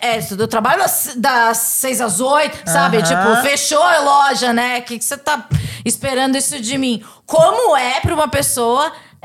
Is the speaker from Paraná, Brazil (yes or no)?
no; São Paulo, Brazil; Eu não sou uma pessoa preta, mas eu sou da periferia, eu sou do Capão Redondo.